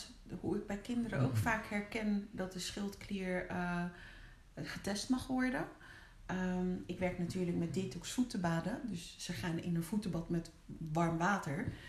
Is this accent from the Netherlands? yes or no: yes; Netherlands; born there; Ik ben in Nederland geboren.